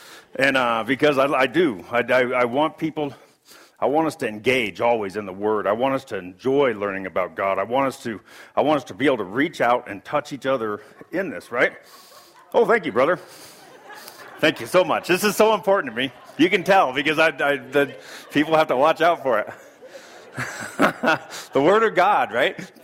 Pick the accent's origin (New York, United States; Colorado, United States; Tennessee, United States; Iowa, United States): Colorado, United States; Pagosa Springs; now in Albuquerque, United States; I'm actually from Colorado. I grew up in Pagosa Springs, and I forgot how dry it was here.